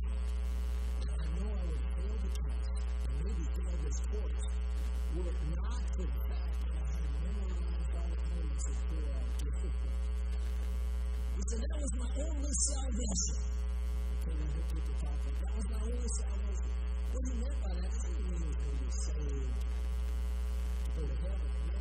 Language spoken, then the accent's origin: English; Duluth, Minnesota, United States; when I was growing up in Duluth, Minnesota, I often have to take the bus ride.